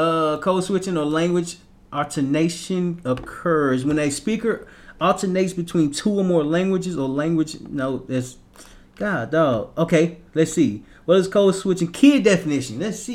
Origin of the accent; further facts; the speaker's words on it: Little Rock, Arkansas, United States; accent: southern; We see, I'm from Little Rock, Arkansas. My whole life, I've been in the South.